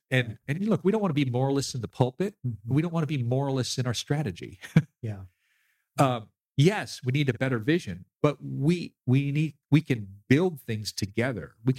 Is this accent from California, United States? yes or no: yes; California, United States; But I grew up in Southern California.